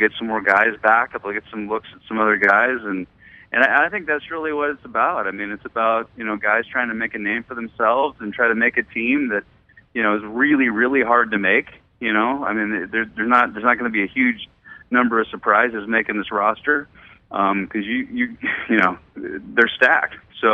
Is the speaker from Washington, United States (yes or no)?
yes; Seattle, Washington, United States; I grew up in Seattle, massive sports fan like you, you know, just, you know, this is my vernacular, you know, I grew up with this.